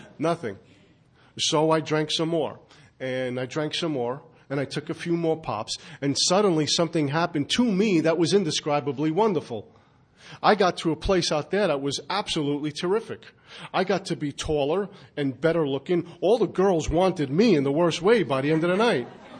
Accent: Brooklyn, New York, United States; I grew up in Brooklyn.

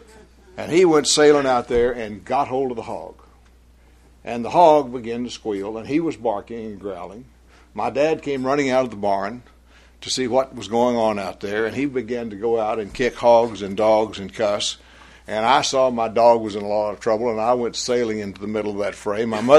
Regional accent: Texas, United States; born or raised there

